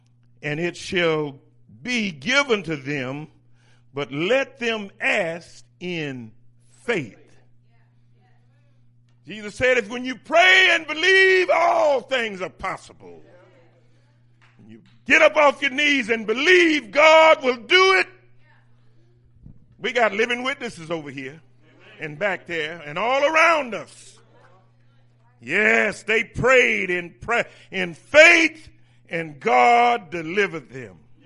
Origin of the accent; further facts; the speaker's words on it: Natchitoches, Louisiana, United States; And I grew up in Natchitoches, Louisiana. They're not too far from me in Alexandria. I grew up in Natchitoches, and we had figs.